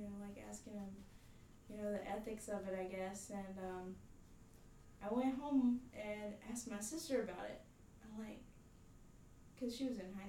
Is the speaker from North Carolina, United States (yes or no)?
yes; North Carolina, United States; also born or lived in Surry County; I'm 20, almost 21, and I was born in Surrey County, but grew up in Wells County, and I now live in Watauga.